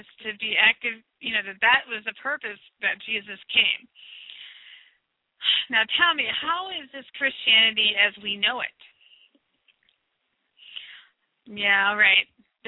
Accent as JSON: {"language": "English", "country": "United States", "said": "but I'm from the United States"}